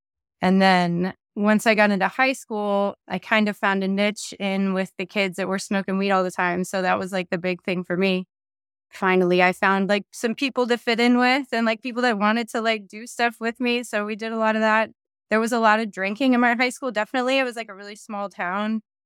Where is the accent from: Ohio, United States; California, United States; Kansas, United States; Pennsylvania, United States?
Pennsylvania, United States; I grew up in Pennsylvania.